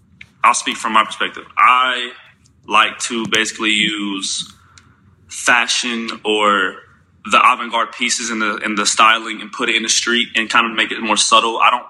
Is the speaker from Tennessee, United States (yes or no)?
yes; Knoxville, Tennessee, United States; born there; So I was born in Knoxville, Tennessee.